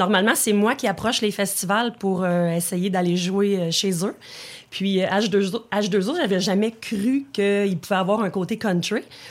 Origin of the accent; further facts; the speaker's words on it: Quebec, Canada; Donc, on est tous de l'Abitibi-Témiscamingue.